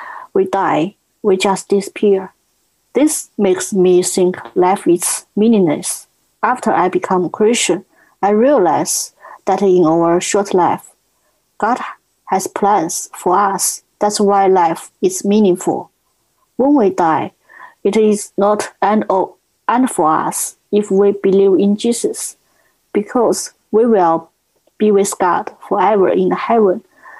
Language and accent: English; China; now in Leicester, United Kingdom; I'm from China. I did a master's degree at Dimonfu University.